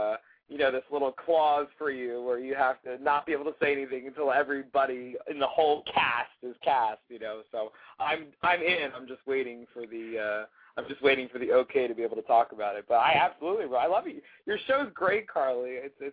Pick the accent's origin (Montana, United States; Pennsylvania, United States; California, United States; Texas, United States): Pennsylvania, United States; Philadelphia; because I'm from Philly, so I'd say Andrea